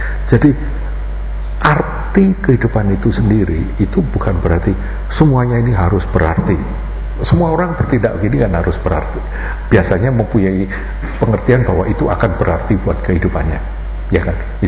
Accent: Semarang, Central Java, Indonesia; saya ini dari Semarang, lahirnya di Semarang. Teman-teman saya ini orang Semarang.

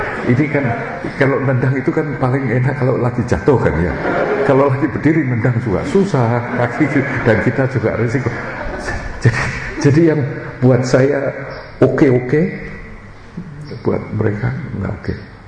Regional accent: Indonesia; born there; saya yang dilahirkan di Indonesia ya, waktu ke Australia

